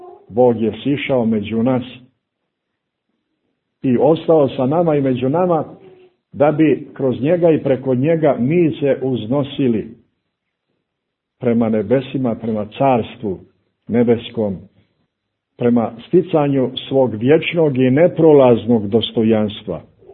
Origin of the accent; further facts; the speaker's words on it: Montenegro; ovdje kod nas u Crnoj Gori